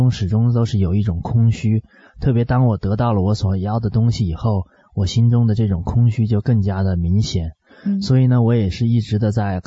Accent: China; 我来自中国大陆，和许多听众的背景也都是一样，都是一个无神论的背景。

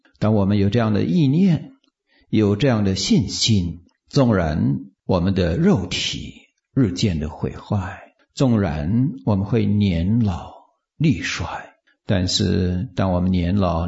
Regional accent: China; 我们中国人有一句话说，人穷则乎天

